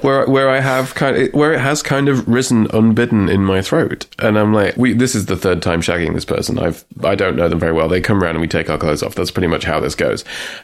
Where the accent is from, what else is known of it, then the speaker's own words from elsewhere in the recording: England, United Kingdom; I'm English.